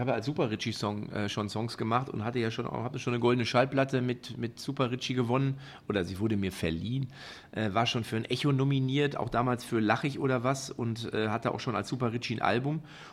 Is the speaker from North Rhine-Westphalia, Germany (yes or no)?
yes; Lippstadt, North Rhine-Westphalia, Germany; Ich komme hier aus Lippstadt und da ist das 20, 25 Kilometer entfernt.